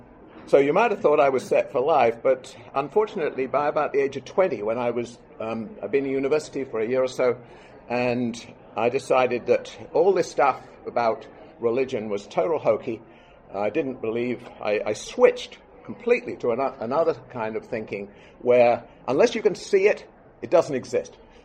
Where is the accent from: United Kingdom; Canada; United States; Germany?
United Kingdom; England; born there; I'm not a Catholic. I was born in England. I'm an Anglican.